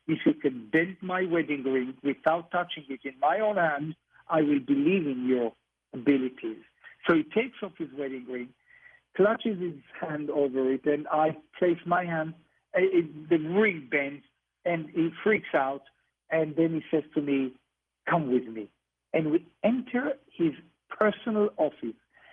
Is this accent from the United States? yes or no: no; Israel; I told Ed, I'm Jewish, I'm from Israel.